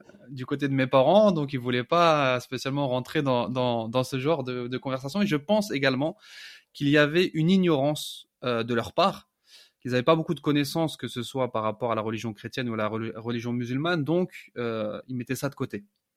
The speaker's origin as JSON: {"language": "French", "region": "Île-de-France", "country": "France", "tie": "born or raised there", "said": "moi, je suis né en France, dans la région parisienne. J'ai grandi comme un jeune des années 80-90."}